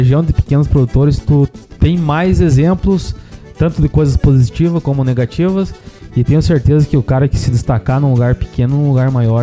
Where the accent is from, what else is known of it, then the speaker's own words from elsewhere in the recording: Santa Catarina, Brazil; eu vim do Oeste de Santa Catarina, em Noroeste, no Rio Grande do Sul